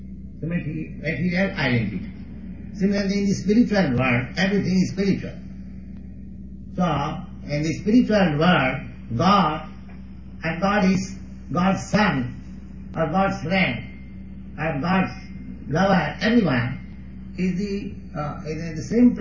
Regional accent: India; Why? I am an Indian, I am a foreigner. 2 or 3 years ago, I was not known to them.

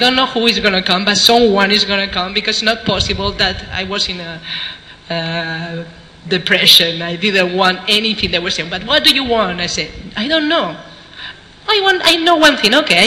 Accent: Spain; English is a second language; and I come from Spain.

